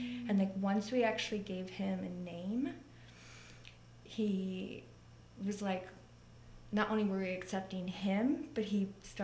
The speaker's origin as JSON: {"language": "English", "region": "Michigan", "country": "United States", "lives_now": "Atlanta, United States", "said": "I'm originally from Michigan, so I'm what you would call a Michigander or a Uper, because I'm from the UP. Mm-hmm. Currently living in Atlanta and here in Ojai"}